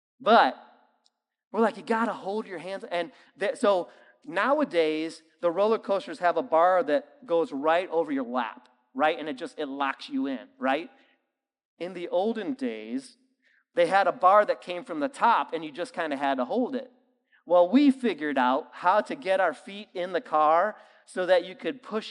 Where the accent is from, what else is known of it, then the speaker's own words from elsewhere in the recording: Toledo, Ohio, United States; for those of you who don't know me, I grew up in Toledo, Ohio. Toledo, Ohio is famous for Jeeps.